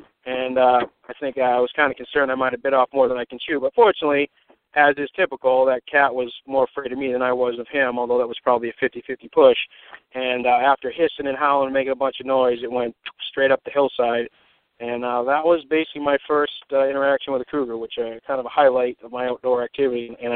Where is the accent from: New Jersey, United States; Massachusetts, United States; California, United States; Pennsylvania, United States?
Massachusetts, United States; Boston; Now, I'm coming from Boston. We don't really see cats around.